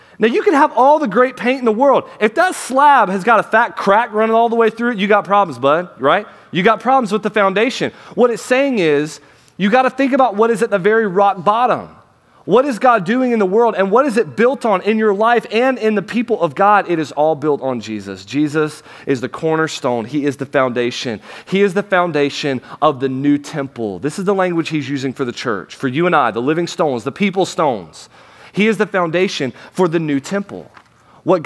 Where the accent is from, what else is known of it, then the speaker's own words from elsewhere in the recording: Florida, United States; When I think about where I'm from, I grew up in Florida